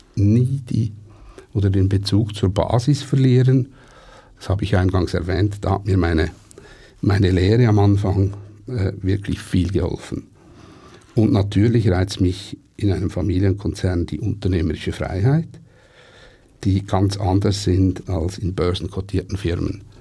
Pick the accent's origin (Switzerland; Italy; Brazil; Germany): Switzerland; der Qualitätsanspruch, den wir als Schweizer haben.